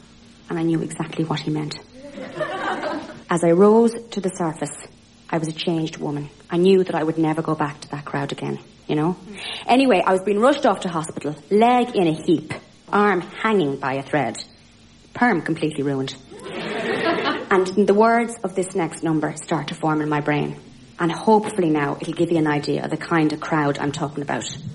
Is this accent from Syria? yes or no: no; Ireland; now in Dublin, Ireland; Lulas are from Ireland, as you know, and we live in Dublin, you know, which is the capital. But we're not from Dublin originally, you know. We're from a sort of, it's a kind of a low population area, you know, a lot of cows and sheep, that kind of thing.